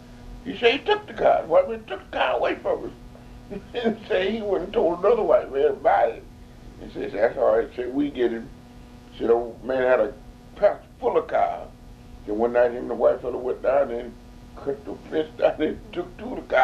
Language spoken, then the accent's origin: English; Carolina, United States; I left and went to my hometown in Carolina. I finished Carolina